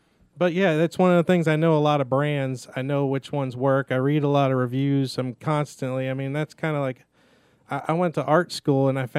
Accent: Pennsylvania, United States; born there; And my mom was born and raised in Clarksville, Georgia, moved to Pennsylvania.

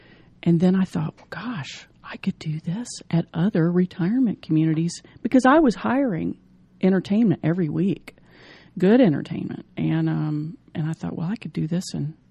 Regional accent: Atlanta, Georgia, United States; Well, growing up in Atlanta, Mom and Dad always had music playing.

